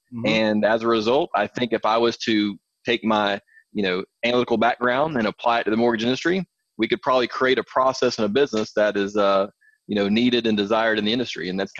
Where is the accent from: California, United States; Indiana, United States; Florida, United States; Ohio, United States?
Florida, United States; So I grew up in a small town. You can hear my accent. I am in Florida, not in Kentucky or nothing, but in Florida. And I have this accent because we're a small town.